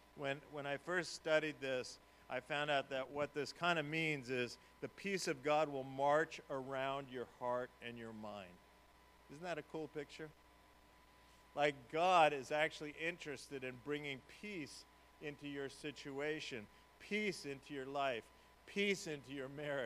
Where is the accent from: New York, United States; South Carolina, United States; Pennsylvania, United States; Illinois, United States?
New York, United States; Growing up in New York, this did not come naturally for me. As a New Yorker, grumbling, complaining, sarcasm, that was sort of the native language.